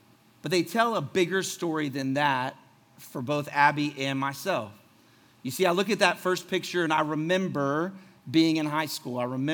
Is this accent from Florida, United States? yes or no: yes; Florida, United States; We grew up together in Florida. We went through youth group together.